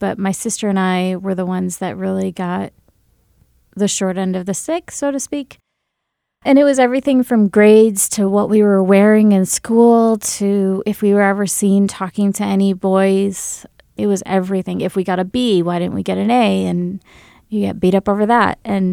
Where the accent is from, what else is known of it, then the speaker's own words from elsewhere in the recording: Grand Rapids, Michigan, United States; Yeah, I was born and brought up in Grand Rapids, Michigan. And okay. I did my entire high school here.